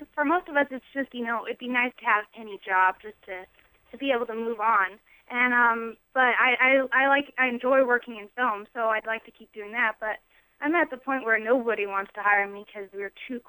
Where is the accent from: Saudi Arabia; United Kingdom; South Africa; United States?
United States; Española, New Mexico; also born or lived in Los Alamos; Well, I was raised in Española and Los Alamos, New Mexico. Graduated there and came to Eastern right away.